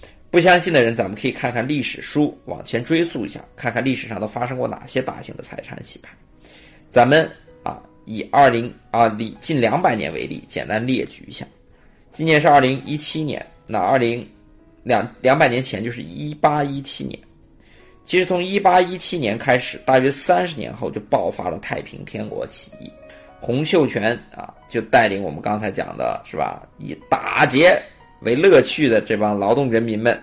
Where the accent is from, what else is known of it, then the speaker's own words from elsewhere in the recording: China; 我们中国人的精神啊，有钱人罪大恶极